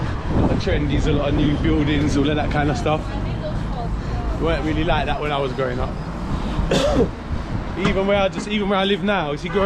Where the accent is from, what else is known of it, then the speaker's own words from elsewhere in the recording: London, United Kingdom; Where I originally grew up in Stoke Newton, Clapton.